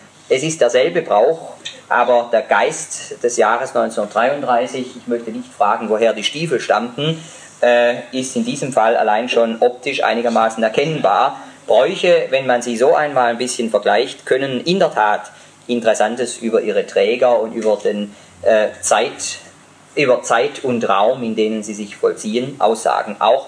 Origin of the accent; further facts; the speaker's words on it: Rottweil, Baden-Württemberg, Germany; Eine stammt aus meiner Heimatstadt Rottweil.